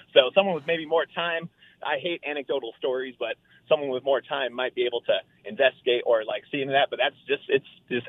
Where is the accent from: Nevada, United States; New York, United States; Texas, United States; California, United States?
Nevada, United States; Reno; So I'm from Reno, obviously, but my parents, they retired out to Eureka, Nevada